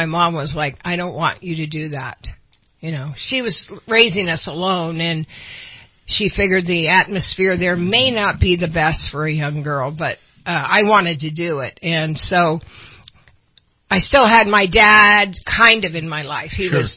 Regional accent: San Francisco, California, United States; I grew up in San Francisco, and of course most of you know San Francisco is hills up and down

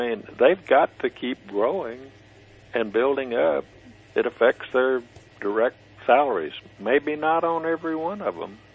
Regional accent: Texas, United States; And I grew up in Texas, and I'm an old dude that remembers what it was like in the 50s

